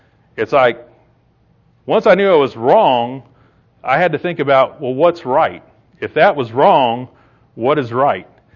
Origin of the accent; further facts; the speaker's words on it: Indiana, United States; of course I grew up in Indiana, so I'm a Yankee, I guess.